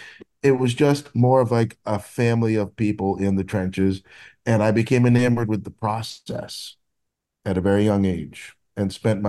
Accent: Holderness, New Hampshire, United States; So I grew up in New Hampshire in a small town called Holderness, probably 3,500 people, residents.

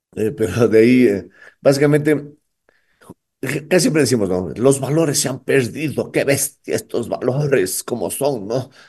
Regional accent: Quito, Pichincha, Ecuador; born there; Bueno, nací en Quito.

